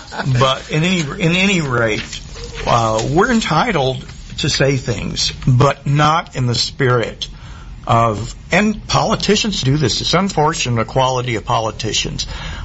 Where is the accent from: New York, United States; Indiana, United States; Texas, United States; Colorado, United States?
Texas, United States; Tyler; My Baptist values. I was raised in Tyler. So actually, I knew a lot of Baptist values.